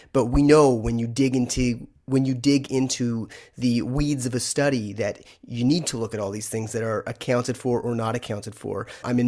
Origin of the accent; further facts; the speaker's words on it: Canada; I'm Canadian, so I'm saying university.